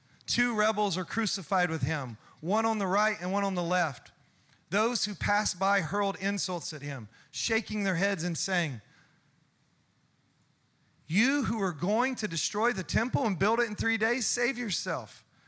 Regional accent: the South, United States; I grew up in the South, you know.

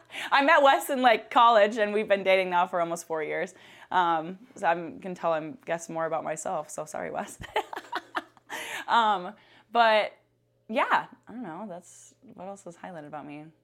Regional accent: Rice, Minnesota, United States; I grew up in Rice, Minnesota, just my parents and I.

